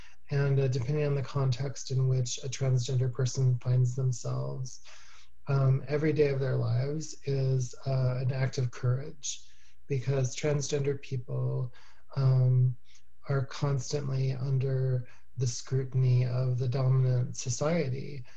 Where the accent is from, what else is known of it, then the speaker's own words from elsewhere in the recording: Portland, Oregon, United States; I mean, this is my hometown. I chose to come here because I know Portland was a good place for me.